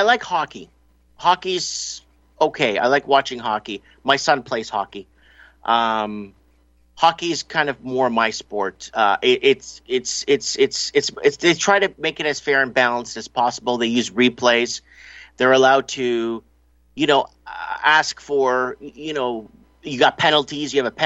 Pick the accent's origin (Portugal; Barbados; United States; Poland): Portugal; Azores; Yes, I was. I'm from the Azores.